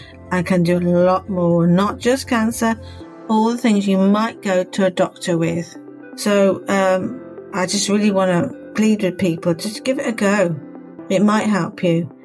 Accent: England, United Kingdom; from England, the UK.

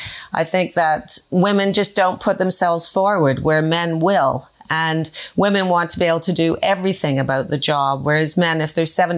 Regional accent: Toronto, Ontario, Canada; And I was born and raised in Toronto. And my father was very much a city man. So we lived pretty much in the heart of Toronto.

